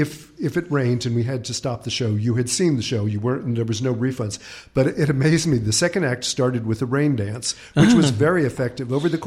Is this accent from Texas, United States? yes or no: yes; El Paso, Texas, United States; Well, so I grew up in El Paso, and there's a canyon within the city of El Paso